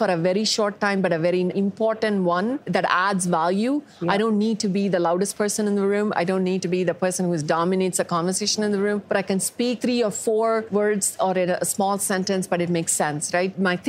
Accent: India; accent: Indian; My children still seem to think I have a little bit of an Indian accent.

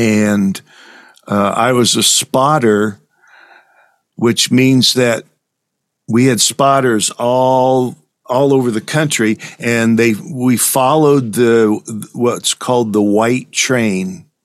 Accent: North Platte, Nebraska, United States; Well, I come from North Platte, Nebraska. North Platte is a railroad town. It's a company town.

